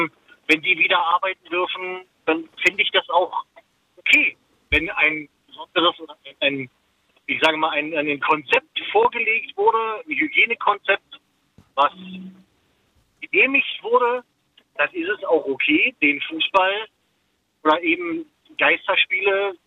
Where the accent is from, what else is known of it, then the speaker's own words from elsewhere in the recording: Berlin, Germany; Als Köpenicker ist es natürlich dann auch Union. Also als Berliner muss man ja nicht zwangsläufig Hertha-Fan sein.